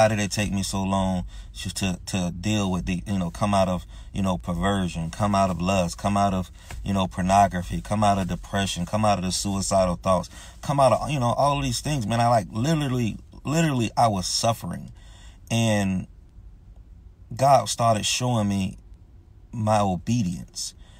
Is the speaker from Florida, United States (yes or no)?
yes; Florida, United States; I'm from Florida, so we got some real big oak trees.